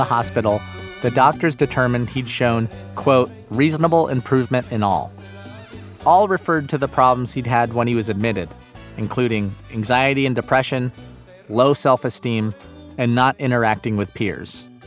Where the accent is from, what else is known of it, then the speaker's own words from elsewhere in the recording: Inglewood, California, United States; It's the sound of my childhood. I grew up in Inglewood under the flight path of LAX.